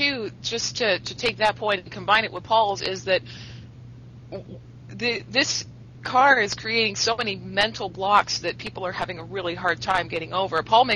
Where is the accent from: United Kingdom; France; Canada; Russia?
Canada; I'm Canadian. We're all tree huggers up here, guys.